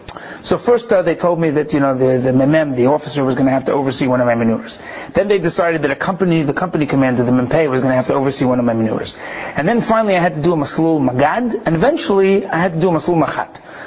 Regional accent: United States; moved away as an adult; now in Efrat, Israel; I grew up in America. I live now in Israel, in Efrat. And I came to Israel after high school.

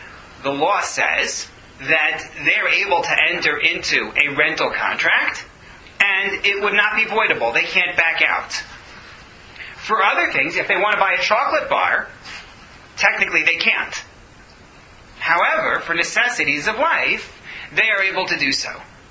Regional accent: United States; I'm an American, and it's bad for me to get involved in that.

